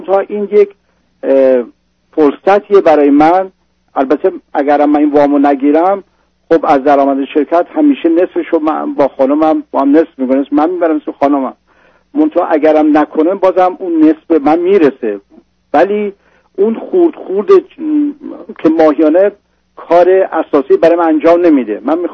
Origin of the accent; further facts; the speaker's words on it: Iran; moved away; ما حدود 30 سال پیش از ایران اومدیم بدون اینکه هیچی داشته باشیم